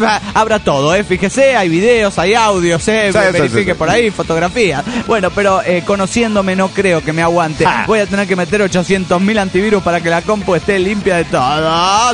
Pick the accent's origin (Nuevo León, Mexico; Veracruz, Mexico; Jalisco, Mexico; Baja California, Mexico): Baja California, Mexico; La Paz; de La Paz, Baja California, México.